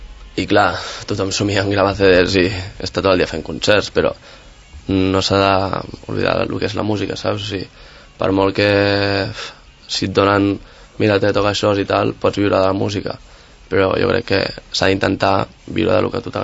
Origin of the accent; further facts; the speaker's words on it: Sant Cugat del Vallès, Catalonia, Spain; Jo soc de Sant Cugat